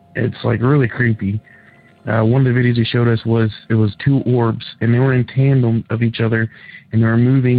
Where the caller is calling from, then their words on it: Cincinnati, Ohio, United States; I'm calling from Cincinnati, Ohio.